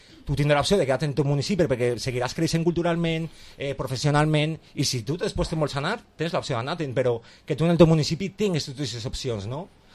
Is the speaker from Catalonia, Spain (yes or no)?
no; Benicàssim, Valencian Community, Spain; also born or lived in Madrid; És el meu poble, on jo m'he criat, i el que estimen tota la meva força.